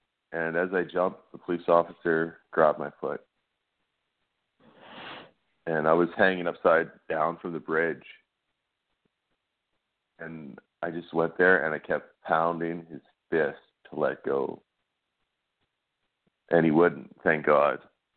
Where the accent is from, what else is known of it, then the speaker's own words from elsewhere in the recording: Lloydminster, Canada; I'm from Lloydminster. I work as a plumber